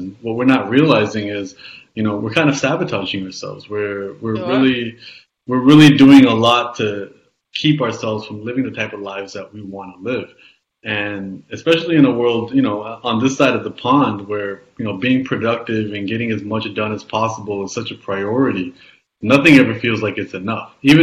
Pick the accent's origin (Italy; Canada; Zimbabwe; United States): Canada; born there; I was born in Canada, yes, in the 80s.